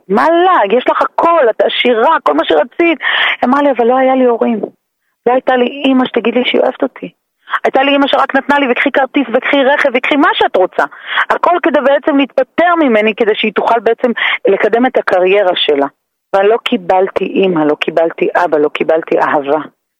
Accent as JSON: {"language": "Hebrew", "town": "Beit Shemesh", "region": "Jerusalem District", "country": "Israel", "said": "כמו שאתם מכירות אותי, אני מבית שמש"}